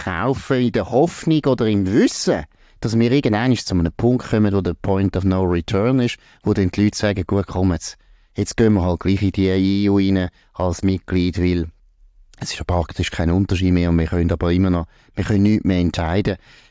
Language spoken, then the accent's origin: German; Switzerland; Das geht uns als Schweizer auch nichts an.